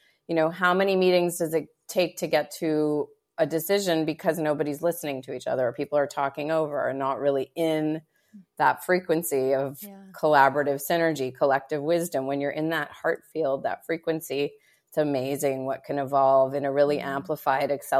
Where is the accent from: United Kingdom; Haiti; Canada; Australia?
Canada; Montreal, Quebec; now in Los Angeles, United States; I moved to LA with a tourist visa from Montreal. I'm Canadian. A few things, I mean, it hasn't come up, but when I say out and about, or I drop the occasional A, which is very Canadian.